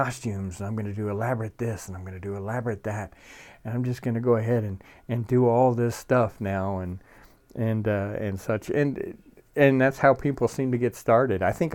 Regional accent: Nova Scotia, Canada; I'm from Nova Scotia, Canada. I've driven in snow quite often.

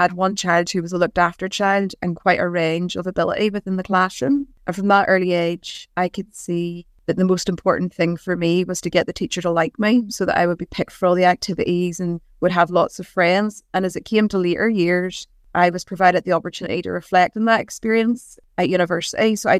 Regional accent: Northern Ireland, United Kingdom; I'm from Northern Ireland. I was raised Catholic, probably from a predominantly nationalist family, but I grew up in a loyalist town. And I went to a Catholic primary school

